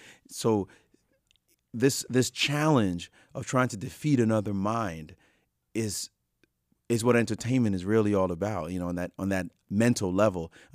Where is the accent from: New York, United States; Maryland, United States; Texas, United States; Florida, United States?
New York, United States; Brooklyn; When I was young, growing up in Brooklyn, Brownsville, Brooklyn, you know, never ran, never will, Brownsville, Brooklyn